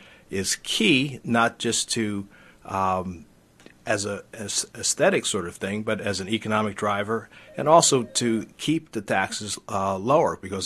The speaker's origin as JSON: {"language": "English", "town": "Lincoln University", "region": "Pennsylvania", "country": "United States", "tie": "born or raised there", "said": "Now, I'm from the Oxford area, grew up in Lincoln University."}